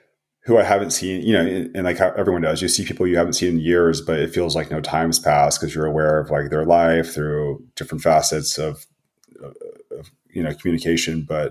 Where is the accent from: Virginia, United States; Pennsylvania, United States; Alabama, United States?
Virginia, United States; Virginia Beach; also born or lived in Florida / Germany; So you know, for growing up in Virginia Beach was very cool. Like it was heavy surf and skate and BMX culture.